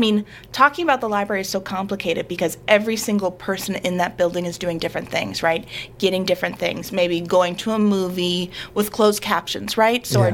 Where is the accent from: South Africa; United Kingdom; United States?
United States; St. Paul, Minnesota; now in Wisconsin, United States; I grew up in St. Paul with my family. I have a younger brother, Danny, and my mom and dad are still in the Twin Cities. I went to school in Madison and Appleton.